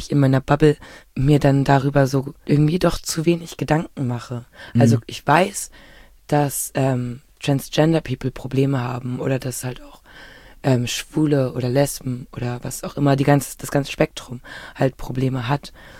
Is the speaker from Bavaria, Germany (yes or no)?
no; Berlin, Germany; Also, ich bin ja in Berlin geboren und aufgewachsen